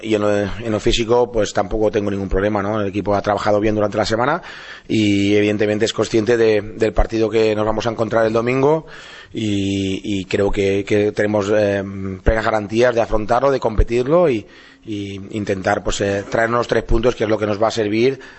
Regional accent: Valencian Community, Spain; porque yo soy valenciano

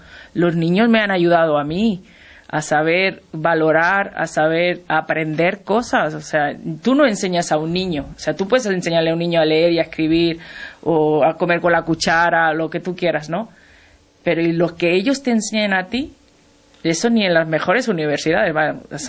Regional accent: Spain; la gachupina que me dicen, porque todos los españoles somos o gallegos o gachupines

